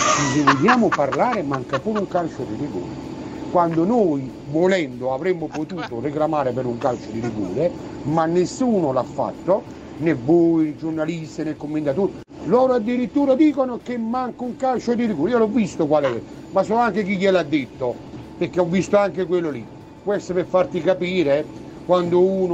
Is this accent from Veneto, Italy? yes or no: no; Naples, Campania, Italy; moved away; Io sono un napoletano, no?